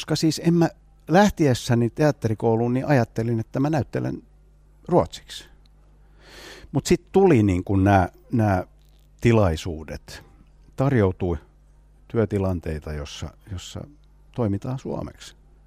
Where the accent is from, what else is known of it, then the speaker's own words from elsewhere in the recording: Ekenäs, Uusimaa, Finland; Finnish is a second language; now in Helsinki, Finland; Mä oon tosiaan Tammisaaresta kotoisin, eikä suomen kieli ollut niin kuin osana mun elämää missään määrin.